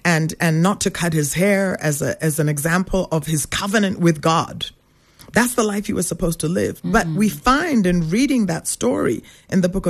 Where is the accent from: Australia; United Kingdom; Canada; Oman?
Canada; also born or lived in United States; because I grew up in Canada and I grew up in the States.